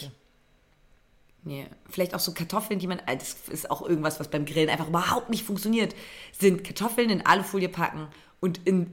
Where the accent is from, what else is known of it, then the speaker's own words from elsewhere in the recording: Brandenburg, Germany; now in Cologne, Germany; die werde ich nicht in Köln verbringen, sondern in meiner Heimat in Berlin.